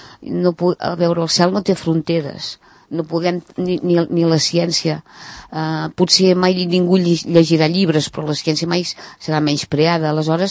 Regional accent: Sant Cugat del Vallès, Catalonia, Spain; som tots de Sant Cugat

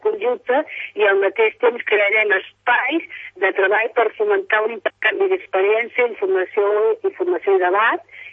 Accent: Sabadell, Catalonia, Spain; born there; now in Sant Cugat, Spain; encara que jo visc aquí, Sant Cugat, soc sabadellenca de naixement, i sempre he sigut molt vallesana.

